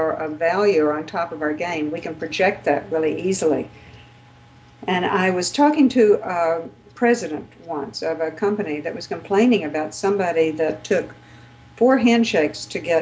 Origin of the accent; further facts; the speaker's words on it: the South, United States; accent: southern; My southern accent can put more vowels in there than typically needs to.